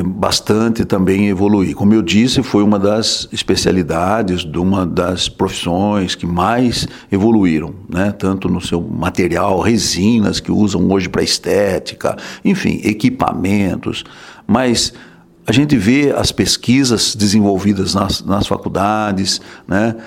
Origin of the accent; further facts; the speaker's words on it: Piracicaba, São Paulo, Brazil; born there; Piracicabano, nasci aqui em Piracicaba, 13 de julho de 1952.